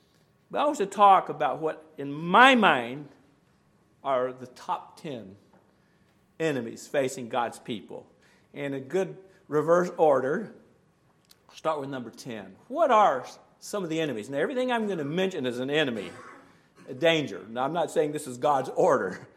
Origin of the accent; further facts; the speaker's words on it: Alabama, United States; I didn't learn how to hug growing up in North Alabama.